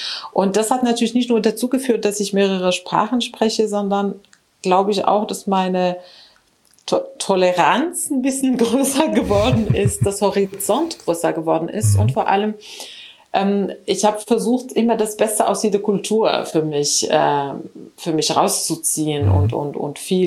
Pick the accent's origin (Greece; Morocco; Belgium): Morocco; moved away as an adult; also born or lived in Spain; now in Germany; Ich bin in Marokko aufgewachsen. Dann war ich in Spanien zum Studieren.